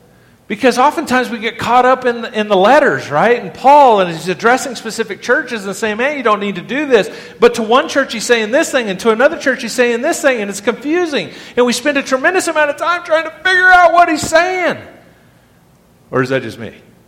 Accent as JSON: {"language": "English", "region": "New Mexico", "country": "United States", "tie": "born or raised there", "said": "years ago, I grew up in New Mexico, back when UNM basketball program was good."}